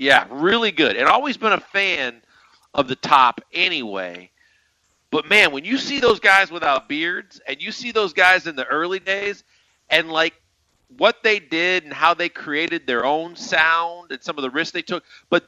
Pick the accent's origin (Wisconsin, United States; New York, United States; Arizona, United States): Wisconsin, United States; Milwaukee; She's from my hometown. She's from Milwaukee.